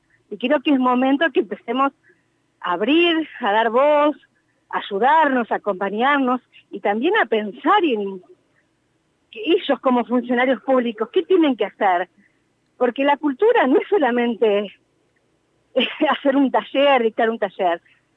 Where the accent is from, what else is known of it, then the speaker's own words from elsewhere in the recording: Cutral Có, Neuquén, Argentina; Yo hace 3 años que volví a mi provincia, soy de Cutralcó